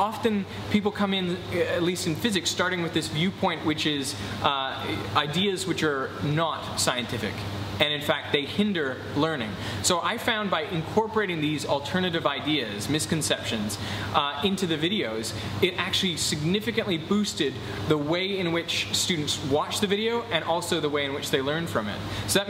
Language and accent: English; Vancouver, British Columbia, Canada; also born or lived in Melbourne, Australia; now in Australia; Now, in fact, I am Australian. I don't sound it because I was born outside of Melbourne and then I grew up in Vancouver. So, you know, I was essentially Canadian, but I had an Australian passport and I had this tie to this country